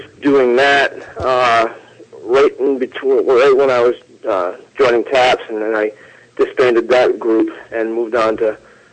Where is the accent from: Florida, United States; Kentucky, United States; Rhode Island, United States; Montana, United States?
Rhode Island, United States; Yeah, I'm still in Rhode Island. Yeah, I'm born and raised.